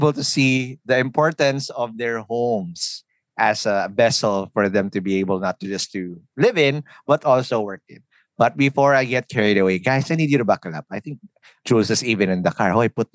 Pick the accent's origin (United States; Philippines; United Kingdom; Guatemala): Philippines; Quezon City, Metro Manila; English is a second language; I am not American. I am very Filipino. There you go. I was born and raised in Kamuning, Quezon City. That's my hood, right?